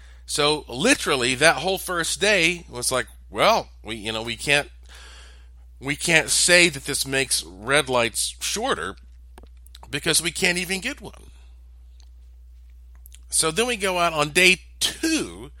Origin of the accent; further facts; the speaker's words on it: North Carolina, United States; my home state of North Carolina is where some of the most beautiful emeralds in the world are mined.